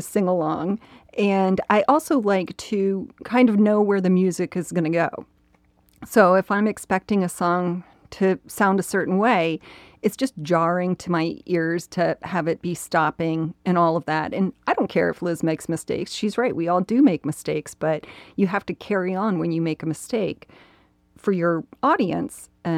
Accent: Columbus, Ohio, United States; In Columbus.

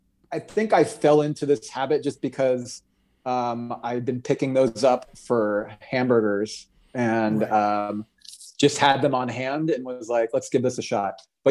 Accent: Orlando, Florida, United States; I grew up in Orlando, Florida.

